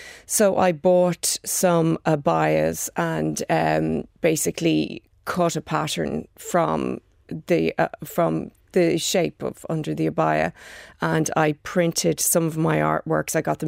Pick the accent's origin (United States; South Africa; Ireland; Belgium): Ireland; Maynooth, Leinster; I grew up in Maynooth, right beside the mill.